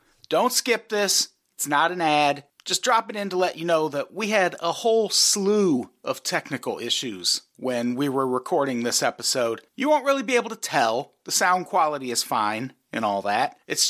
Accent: Midwest, United States; But yeah, I grew up in the Midwest and it's a very outdoorsy part of the country, but I am not a very outdoorsy person.

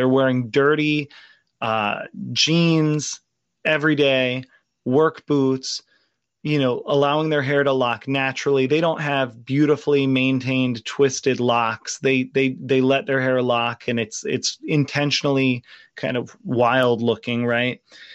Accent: Virginia, United States; And I was living in Virginia. I grew up in Virginia.

